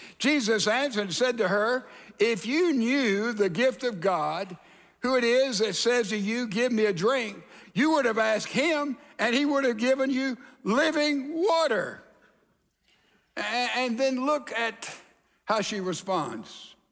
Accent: Texas, United States; I'm from the South, and we here in Texas, we open the door for ladies.

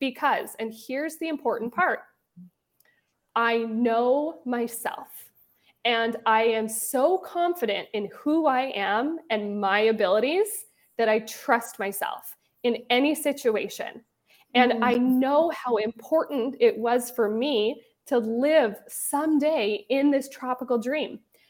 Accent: Montana, United States; moved away as an adult; now in Calgary, Canada; So I moved to Calgary from Montana. I'm originally from the US. I moved to Calgary as a young 23-year-old something after I was married.

